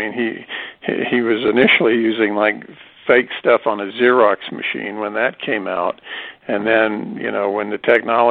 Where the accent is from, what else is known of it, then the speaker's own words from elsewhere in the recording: Kansas, United States; you know, I'm from Kansas. Kansas has had, you know, some very notorious crimes.